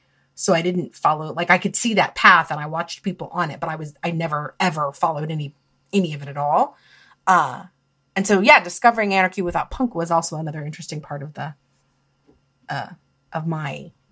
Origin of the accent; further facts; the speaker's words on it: Ohio, United States; There was an up-and-coming neighborhood in my hometown, the Short North.